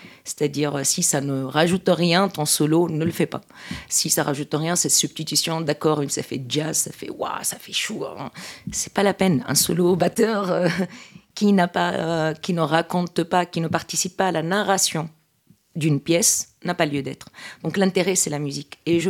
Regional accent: Tunisia; Je viens de Tunisie. Je suis tunisienne, passeport vert, née et élevée.

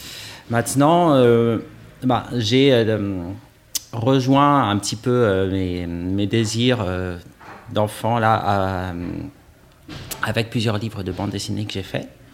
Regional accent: Brest, Brittany, France; now in Marseille, France; Alors, moi, j'ai grandi à Brest, en Bretagne, avant de partir un petit peu plus tard pour Paris, descendre progressivement vers le sud, Valence, un temps, Marseille où j'habite, où on habite tous les deux avec Ramona.

